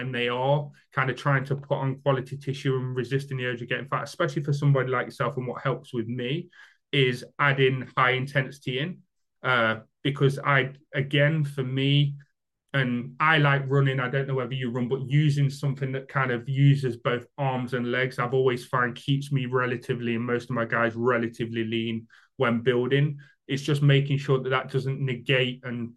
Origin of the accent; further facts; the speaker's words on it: United Kingdom; I am British.